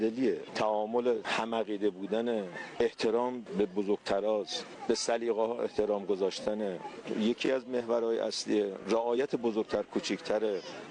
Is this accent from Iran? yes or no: yes; Kermanshah, Iran; استان کرمانشاه، شهر کرمانشاه.